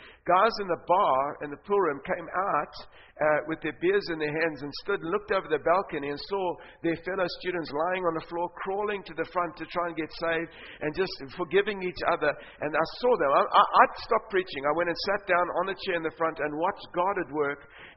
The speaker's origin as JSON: {"language": "English", "country": "South Africa", "said": "It's great to be in Australia. I come from South Africa."}